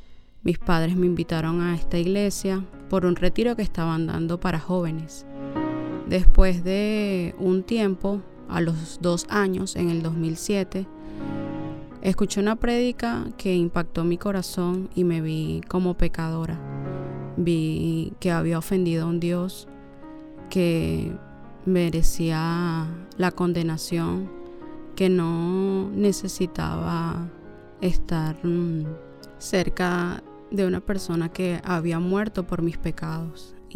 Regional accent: Venezuela; also born or lived in Peru; Soy peruana, me crié en Venezuela, tengo 27 años y a un año me llevaron a Venezuela. A los 15 años comencé a asistir a una iglesia cristiana de corte evangélico.

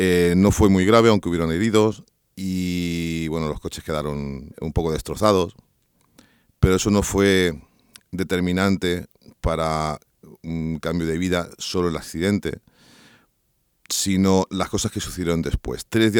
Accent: Spain; tengo 44 años de edad, vengo de España, estoy disfrutando de unas plácidas vacaciones aquí en la República Dominicana

